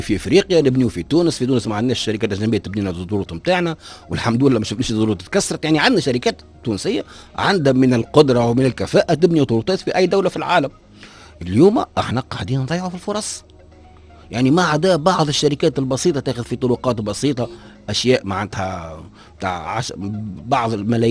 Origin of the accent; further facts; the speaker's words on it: Libya; يعني كي أنا مواطن ليبي نحب نبني بيت مثلا